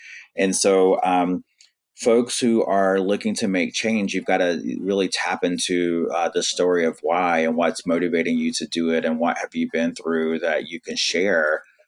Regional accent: the South, United States; And I think that's because I come from the South, from a very conservative family. I'm Native American and I've always been in that other box.

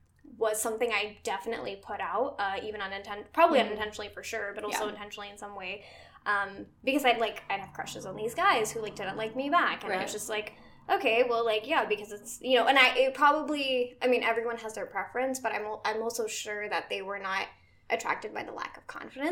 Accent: Pakistan; I'll have one in, like, Pakistani clothes just to be, like, I am Pakistani.

